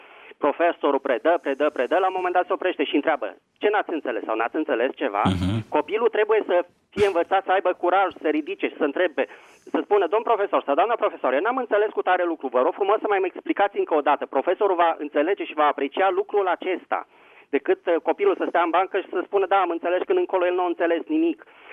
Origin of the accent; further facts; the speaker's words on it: Bucharest, Romania; din București.